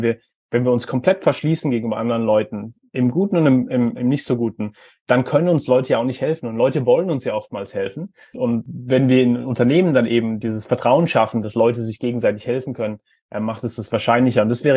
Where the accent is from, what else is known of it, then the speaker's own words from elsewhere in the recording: Heidelberg, Baden-Württemberg, Germany; Ich bin in Heidelberg aufgewachsen, wo wir diesen Philosophenweg haben.